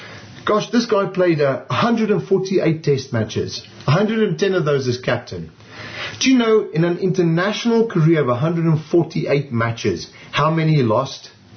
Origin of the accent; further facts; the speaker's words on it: South Africa; now in United Kingdom; I'm from South Africa, born and bred. I first came to the UK on a rugby tour to Cardiff in 1997.